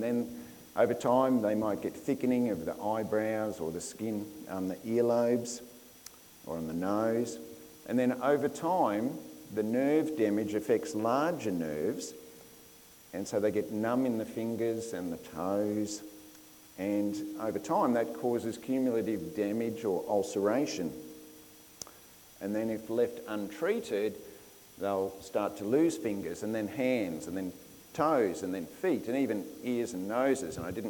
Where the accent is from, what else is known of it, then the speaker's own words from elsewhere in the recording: Brisbane, Queensland, Australia; So when I was young, growing up in Brisbane, our family had a boat, just a little run around